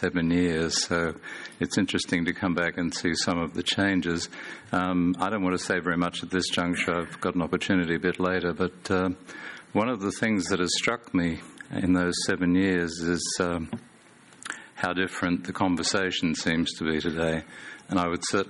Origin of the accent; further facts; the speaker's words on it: Australia; from Australia.